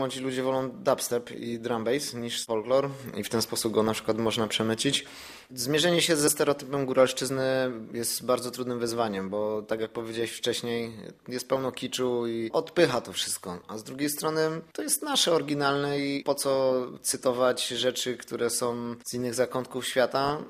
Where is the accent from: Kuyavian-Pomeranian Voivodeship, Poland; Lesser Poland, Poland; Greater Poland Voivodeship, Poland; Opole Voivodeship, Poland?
Lesser Poland, Poland; Ani ja nie z miasta, ani ja nie ze wsi, ani ja z miasteczka. Jestem z Gronicka, nie?